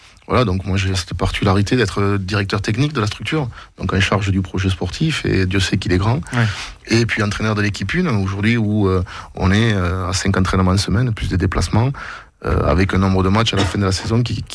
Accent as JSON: {"language": "French", "region": "Occitanie", "country": "France", "said": "Mais j'en avais assez de bouger, donc je suis originaire du Gaillacois."}